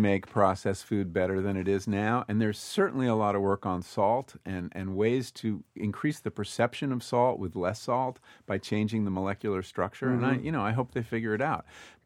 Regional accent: Berkeley, California, United States; You know, I come from Berkeley.

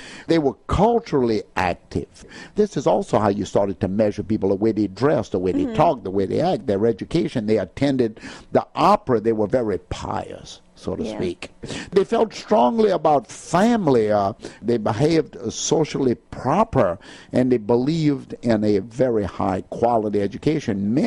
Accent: Cabanossi, Louisiana, United States; born there; I was born at Cabanossi in St. James Parish.

